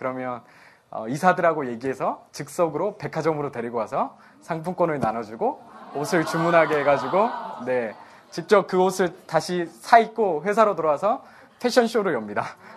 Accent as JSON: {"language": "Korean", "town": "Pohang", "region": "North Gyeongsang", "country": "South Korea", "tie": "born there", "said": "제가 경상북도 포항에 굉장히 시골에서 태어난 그 촌놈이"}